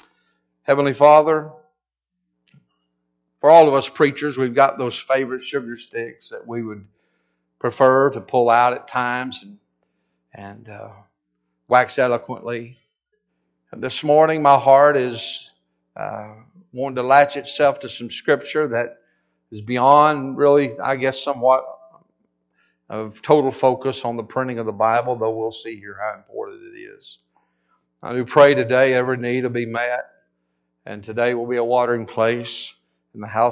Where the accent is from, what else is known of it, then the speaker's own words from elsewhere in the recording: the South, United States; I'm a Southerner, but I love every state I go into.